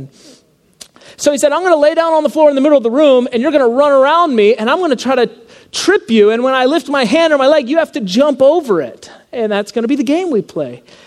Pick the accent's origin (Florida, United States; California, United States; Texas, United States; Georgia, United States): Georgia, United States; And that was in Lilburn, Georgia. I grew up in Georgia.